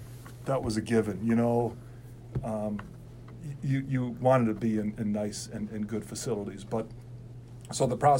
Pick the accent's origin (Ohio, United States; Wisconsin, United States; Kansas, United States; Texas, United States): Wisconsin, United States; Kenosha; Yeah, for me, you know, similar to Bill, not that I'm from Chicago, I'm from Kenosha.